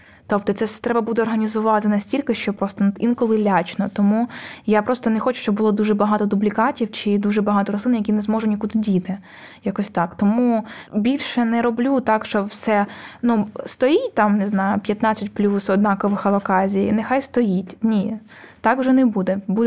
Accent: Vovchansk, Kharkiv Oblast, Ukraine; в мене батьки з Вовчанська, ми взагалі з Вовчанська.

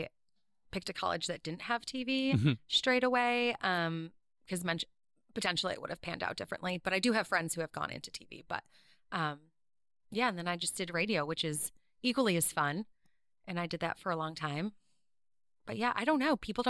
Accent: Rochester, New York, United States; also born or lived in Vermont / Maine; now in Portland, United States; So I'm from Rochester, but then I went to college up at Plattsburgh State. So way up north by Canada, and then moved to Vermont, Maine, and then all the way over to Portland, Oregon.

